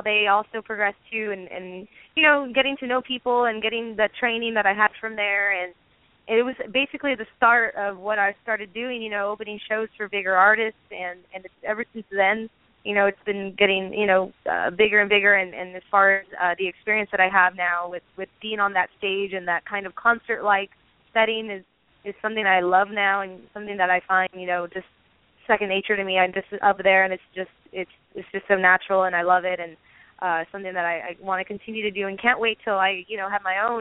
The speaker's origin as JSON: {"language": "English", "town": "San Benito", "region": "Texas", "country": "United States", "tie": "born or raised there", "said": "I'm from San Benito, Texas, and … grew up here and playing around the same place as I did."}